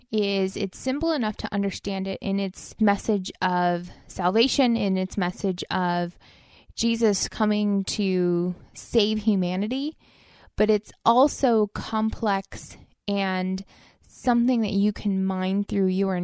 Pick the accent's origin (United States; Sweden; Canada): United States; California; Hey, I grew up in Inland Empire. You watch what you say about Inland Empire.